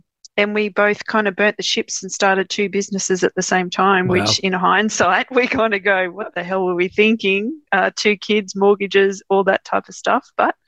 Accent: Wellington, New South Wales, Australia; now in Dubbo, Australia; So I've always lived in Dubbo. I grew up in Wellington, which is only a short half an hour drive down the road towards Sydney, but always lived in Dubbo, never ventured out.

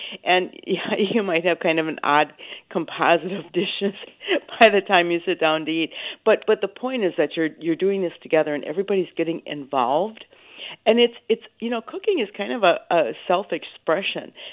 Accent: Milwaukee, Wisconsin, United States; For example, I grew up in Milwaukee and never went to a brewery tour, and Milwaukee's full of breweries.

